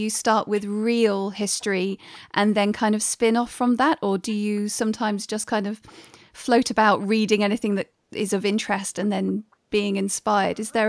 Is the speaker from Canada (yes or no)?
no; England, United Kingdom; Growing up in England and being British, I know this very painfully.